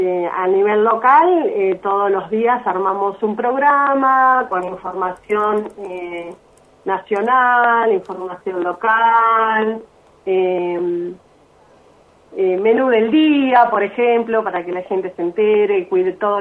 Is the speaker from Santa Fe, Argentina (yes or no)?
no; Buenos Aires, Argentina; Yo soy de Buenos Aires